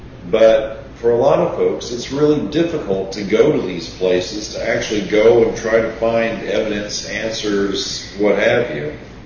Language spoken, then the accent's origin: English; Kentucky, United States; Yeah. I grew up in Kentucky.